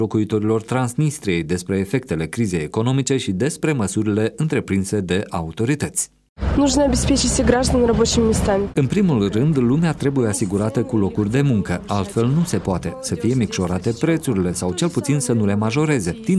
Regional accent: Telenești, Telenești District, Moldova; Suntem din Moldova, din orașul Telenești.

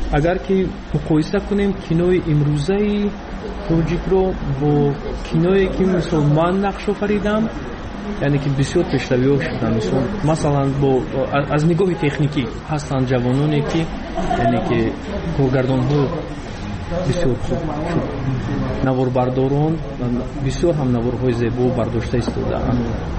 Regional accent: Tajikistan; moved away

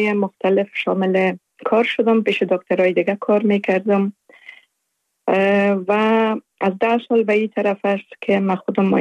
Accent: Afghanistan; born or raised there; also born or lived in Uruzgan / Zabul / Faryab / Kabul

